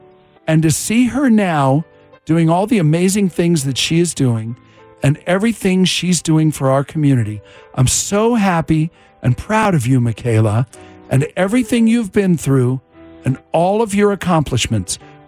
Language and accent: English; Las Vegas, Nevada, United States; But born and raised in Vegas, I'm 36 years old now. So I was like, well, I have been here 25 years.